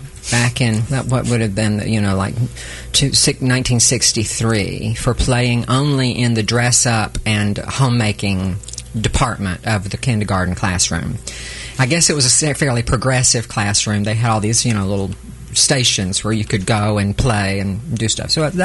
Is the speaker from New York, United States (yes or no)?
no; White Bluff, Tennessee, United States; also born or lived in Nashville; I grew up in White Bluff, Tennessee. Well, Nashville to start with, and then we moved out to the country.